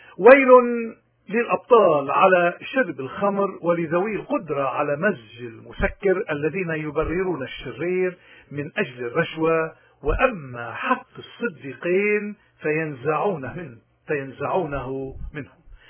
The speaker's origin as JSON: {"language": "Arabic", "country": "Lebanon", "said": "ونحن كلبنانيين أحرار لا تعودنا نكون خرس ولا بكم ولا عمي"}